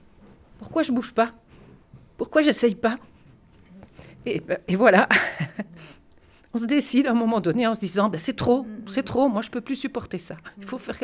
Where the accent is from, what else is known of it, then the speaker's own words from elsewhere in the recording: Belgium; now in Vialas, France; je vis ici depuis 8 ans. Voilà, je suis belge.